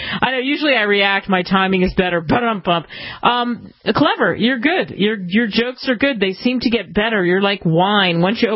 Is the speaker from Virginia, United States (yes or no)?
no; Philadelphia, Pennsylvania, United States; where I grew up in Philly, there's a river no one can pronounce because they just can't. It's called the Schuylkill River.